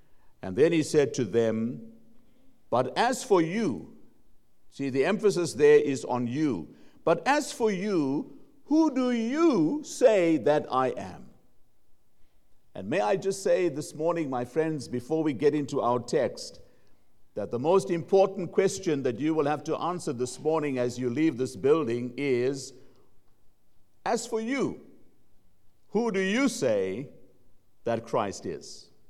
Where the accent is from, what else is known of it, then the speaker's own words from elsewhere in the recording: South Africa; I say to people, I'm a South African